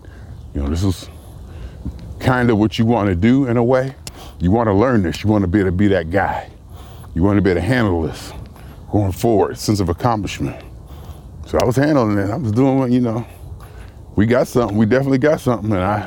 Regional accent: Ohio, United States; also born or lived in Pennsylvania; I was born in Pennsylvania, lived in Pennsylvania, I guess for the first couple weeks, a month or so of my life, in my grandmother's house, till I moved to Ohio.

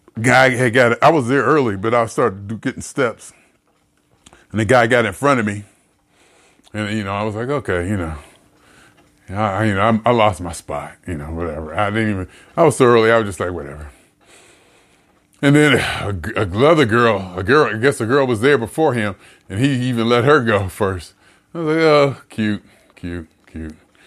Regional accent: California, United States; I said, I come from California. We're just not used to this level of service.

